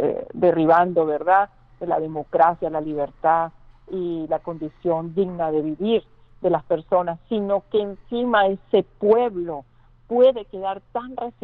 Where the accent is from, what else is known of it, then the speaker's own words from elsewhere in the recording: Venezuela; digamos nosotros, siendo venezolanos, vemos cómo hay una agresión constante